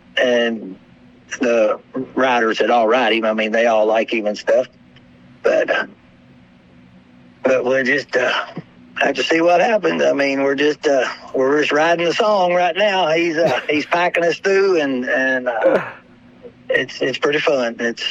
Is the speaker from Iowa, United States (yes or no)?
no; Henderson, Kentucky, United States; We're from Henderson, Kentucky, right there on the Indiana line at Ellis Park.